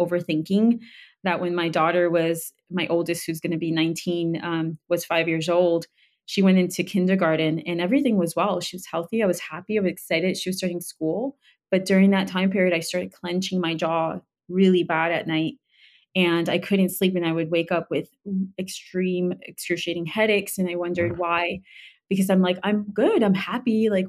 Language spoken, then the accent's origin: English; New York City, New York, United States; could identify very early on with a very loving, large, vibrant Dominican family, immigrant family growing up in New York City.